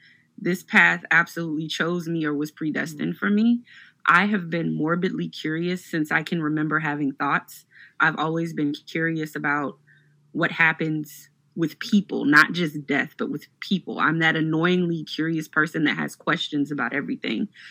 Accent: Beaufort, South Carolina, United States; where I grew up in Beaufort, South Carolina, in the Gullah and Geechee culture, death is not hidden from children.

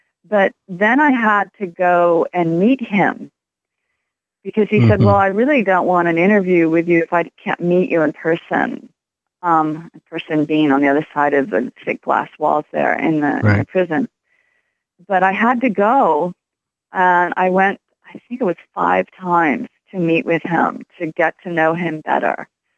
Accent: Baltimore, Maryland, United States; and I'm from Baltimore, and I was living in Baltimore at the time.

